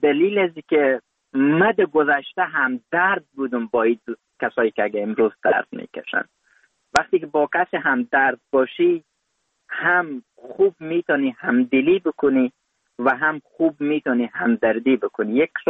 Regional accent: Afghanistan; born or raised there

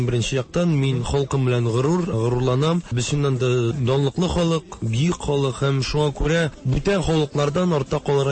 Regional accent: Kazan, Tatarstan, Russia; А үзем Казаннан, мин Казанда тудым, әмма ләкин җырларда Теләчедә дә туган ягым дип әйтәм әле. Чөнки балачагым шунда узды. Һәр җәй мин Теләчедә, ул мәдрәсәсендә уздырдым.

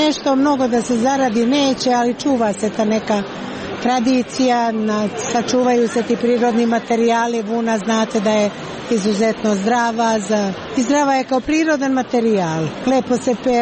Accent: Mokra Gora, Šumadija and Western Serbia, Serbia; dolazim iz Mokre Gore.

